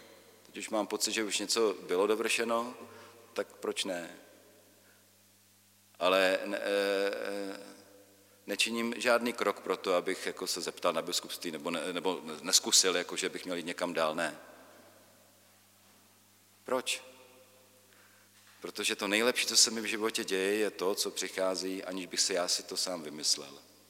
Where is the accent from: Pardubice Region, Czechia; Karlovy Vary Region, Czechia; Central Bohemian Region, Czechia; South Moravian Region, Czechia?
South Moravian Region, Czechia; Brno; jako Brňák samozřejmě, mám své, trpěl jsem mnoha stereotypy.